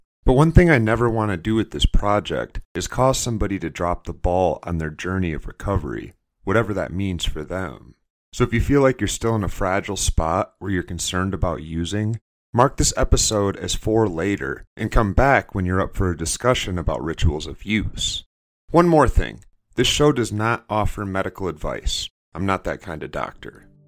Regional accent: United States; I grew up in the United States, land of Hollywood misrepresentations.

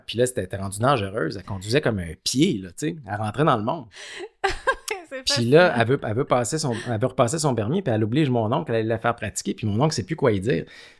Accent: Gentilly, Quebec, Canada; à Gentilly, dans mon village natal

